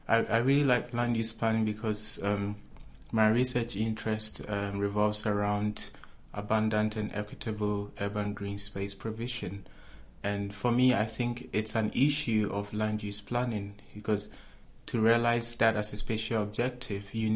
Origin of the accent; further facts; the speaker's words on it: Kumasi, Ashanti, Ghana; English is a second language; So I'm Ghanaian. I was born in Kumasi, Ghana, the second largest city in Ghana.